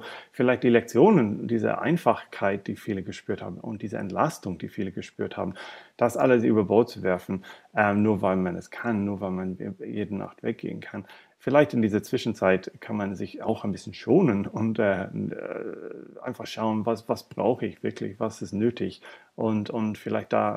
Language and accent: German; Ireland; German is a second language; now in Berlin, Germany; Ich komme aus Irland, meine Familie und Freunde dort, sie berichten von Lockdown, was es wirklich heißt.